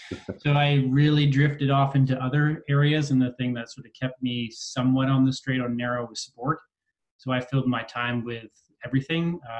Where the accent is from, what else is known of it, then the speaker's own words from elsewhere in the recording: Deep River, Ontario, Canada; also born or lived in England; I grew up in, I moved from England when I was five and grew up in small town Ontario, Deep River, Ontario